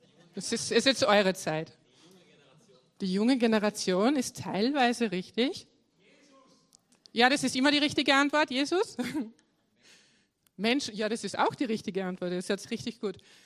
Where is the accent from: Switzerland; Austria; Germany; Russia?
Austria; Leoben, Styria; accent: Styrian; ich bin aus Leoben, aus der Steiermark und es wird heute auf jeden Fall ein bisschen steirisch